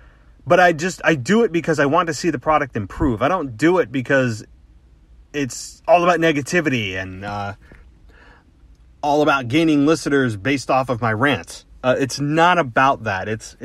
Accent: Albany, New York, United States; Sami Zayn segment that emanated from my hometown of Albany, New York, I am not proud of that. I will tell you, this is not something that we want to go down in the history of Albany, New York

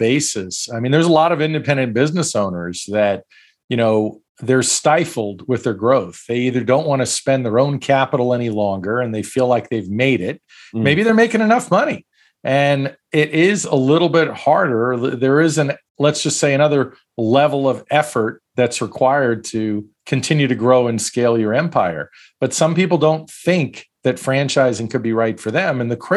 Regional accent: Brooklyn, New York, United States; I said, I'm from Brooklyn. I could sell anything.

